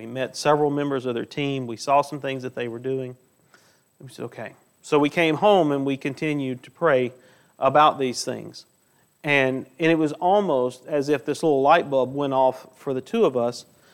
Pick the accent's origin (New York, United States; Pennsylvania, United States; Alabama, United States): Alabama, United States; Needham; now in Prattville, United States; I grew up in Needham, Alabama. I'm not living in Prattville by accident, right?